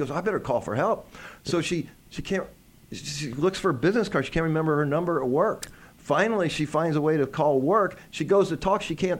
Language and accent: English; Midwest, United States; when I grew up in the Midwest, you move into a new house, everybody brings you cake and cookies.